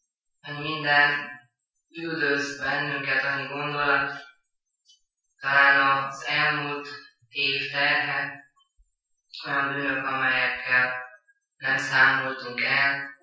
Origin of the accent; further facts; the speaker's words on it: Cluj-Napoca, Cluj County, Romania; örülök, hogy noha kolozsvári vagyok